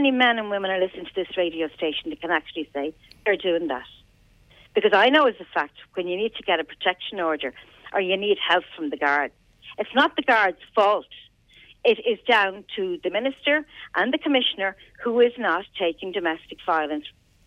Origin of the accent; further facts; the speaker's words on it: Dublin, Leinster, Ireland; I'm from the Navan Road, out near Ashtown in the Phoenix Park